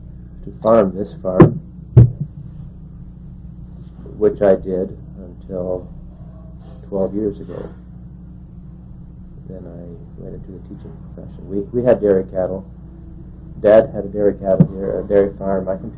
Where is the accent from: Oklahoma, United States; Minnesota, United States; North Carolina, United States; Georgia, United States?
Oklahoma, United States; Vesey; born there; Okay, I was born in Vesey, Oklahoma, in 1931.